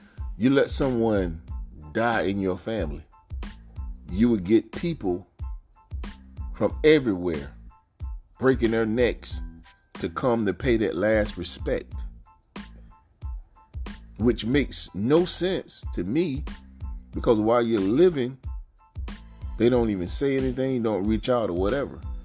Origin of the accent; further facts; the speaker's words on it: the South, United States; I'm from the South, and I notice when funerals go on in the South, it's like you see so many cars from up north are here to pay their last respect.